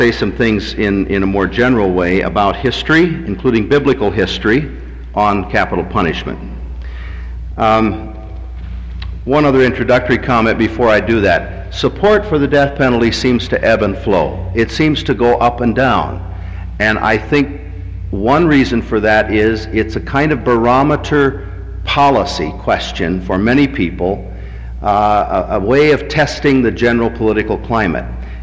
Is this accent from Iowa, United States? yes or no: yes; Iowa, United States; When I was growing up in Iowa in the 30s and 40s and 50s, Iowa occasionally would hang somebody in Fort Madison